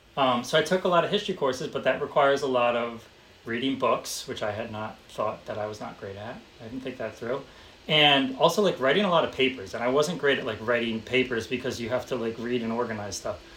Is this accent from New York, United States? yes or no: yes; Albany, New York, United States; So I grew up in Albany. I was exposed to a lot of different kids.